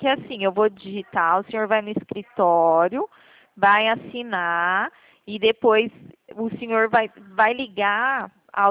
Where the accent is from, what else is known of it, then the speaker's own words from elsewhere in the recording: Presidente Prudente, São Paulo, Brazil; Sou de Presidente Prudente.